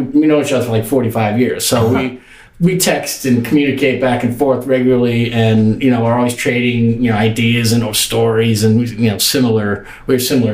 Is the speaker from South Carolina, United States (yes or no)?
no; Massachusetts, United States; also born or lived in Minneapolis / New York City; now in St. Petersburg, United States; I grew up in Massachusetts, spent some time in New York City as well, lived there for about 6 years. But we moved here, my wife and I moved here about in 2017.